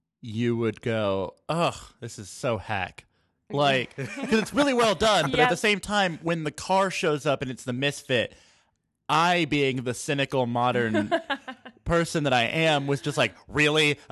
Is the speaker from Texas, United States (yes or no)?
yes; Texas, United States; Because I'm from Texas, and so they're not, it's not that much of a hat culture.